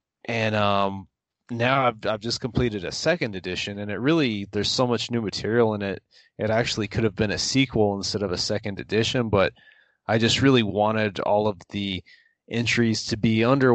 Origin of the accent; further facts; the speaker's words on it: New Mexico, United States; I started with history books on where I'm from. I'm from New Mexico.